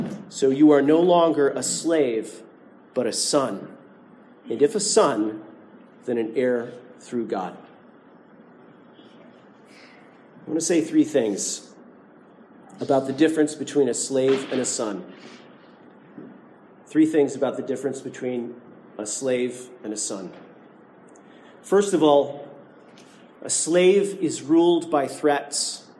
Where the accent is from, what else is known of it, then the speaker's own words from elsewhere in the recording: Oswego, New York, United States; When I was growing up in Oswego, New York, there was a place we drove by every week on the way to church called the Oswego Redemption Center.